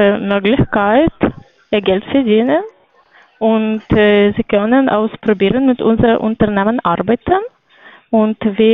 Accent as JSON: {"language": "German", "country": "Lithuania", "second_language": "German", "moved": "yes", "lives_now": "Hamburg, Germany", "said": "Ich komme aus Litauen und ich"}